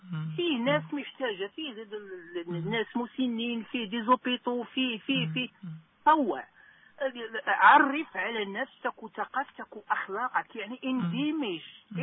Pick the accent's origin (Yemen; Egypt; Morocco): Morocco; moved away as an adult; سواء في بلدي المغرب أو هنا أو في أي دولة